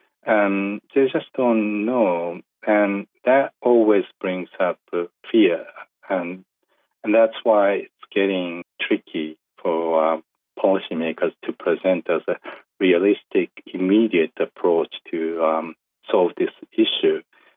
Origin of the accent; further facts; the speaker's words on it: Yamaguchi, Japan; I just traveled back to my hometown in western Japan. It's called Yamaguchi Prefecture.